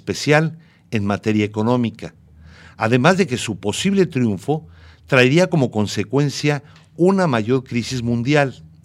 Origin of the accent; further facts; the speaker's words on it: Mexico; deberíamos como mexicanos estar seriamente preocupados